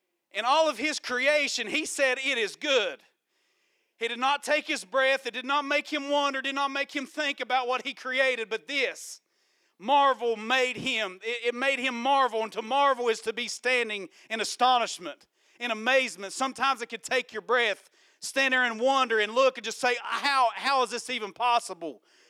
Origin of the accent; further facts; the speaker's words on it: West Virginia, United States; And I'm looking at this water, and I'm from West Virginia, and when I see rocks in the water, I'm not jumping.